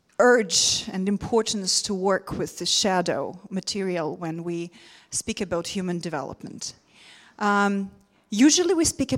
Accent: Ukraine; English is a second language; I'm coming from Ukraine

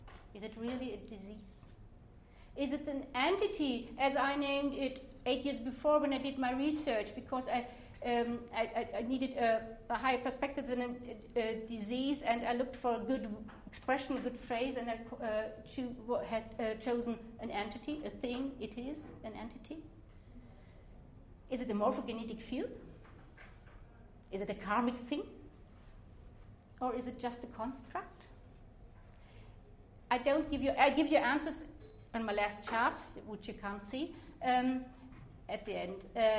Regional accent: Germany; English is a second language; I'm coming from Germany

